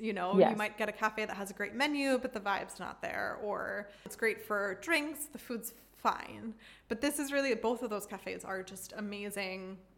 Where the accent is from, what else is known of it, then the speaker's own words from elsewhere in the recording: Philadelphia, Pennsylvania, United States; moved away as an adult; One of the things that's been the hardest itch to scratch living abroad is we're from the Northeast. We're from Philly, which has an amazing style of pizza.